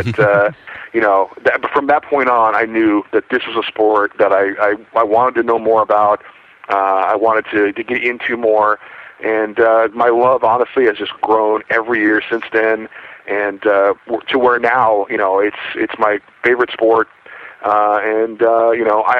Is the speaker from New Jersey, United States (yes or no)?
no; California, United States; You know, obviously growing up in California, not a lot of hockey to be played.